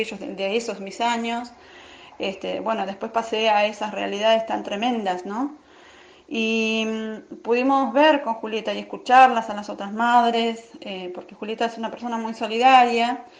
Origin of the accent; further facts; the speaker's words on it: El Bolsón, Río Negro, Argentina; now in Viedma, Argentina; Soy de Bolsón